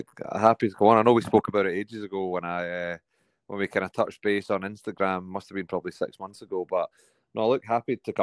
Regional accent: Scotland, United Kingdom; now in Los Angeles, United States; I'm from Scotland and played most of my career at the Glasgow Warriors. I'm now playing at the LA Giltinis, and 27 years old

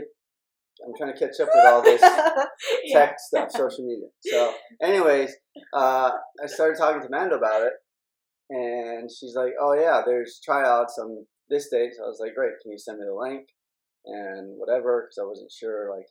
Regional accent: Honolulu, Hawaii, United States; So, born and raised in Honolulu, Hawaii. Born an island boy, but not born in the water.

